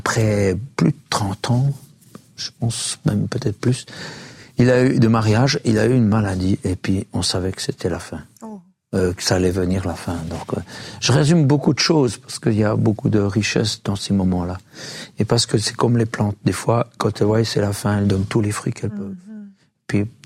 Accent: Switzerland; On est Suisse, on peut.

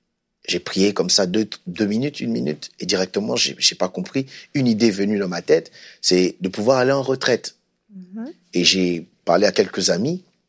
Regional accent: Kinshasa, DR Congo; Bien sûr, je suis originaire du Congo, Kinshasa, où je suis né.

